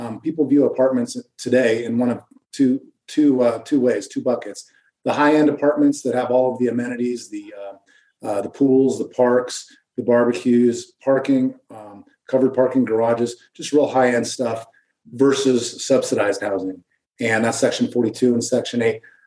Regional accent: Reno, Nevada, United States; born there; I was born in Reno. My dad and his family moved here in the 40s. So we're part of this community.

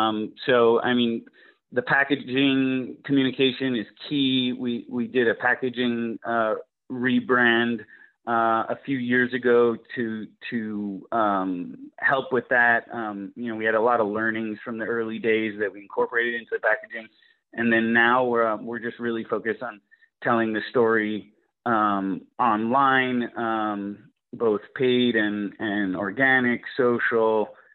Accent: New York, United States; I'm from New York, but my dad is from Rome, and I used to be let free in the small towns of Italy as a kid

